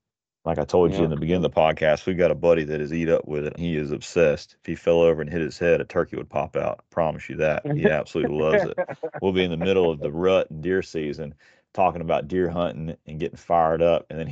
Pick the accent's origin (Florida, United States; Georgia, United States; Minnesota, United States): Georgia, United States; At least that's what I've experienced growing up in Georgia.